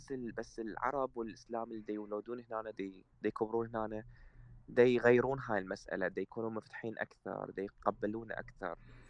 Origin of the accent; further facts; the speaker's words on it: Iraq; born there; also born or lived in Syria; انا كشخص يعني من ولدت بالعراق وعشت فترة بسوريا ايام بجنت يعني شاب صغير مراهق،